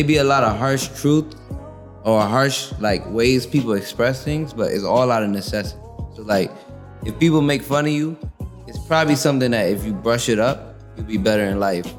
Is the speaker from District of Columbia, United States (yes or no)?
yes; District of Columbia, United States; born there; I probably almost died when I was born just because it's Greater Southeast.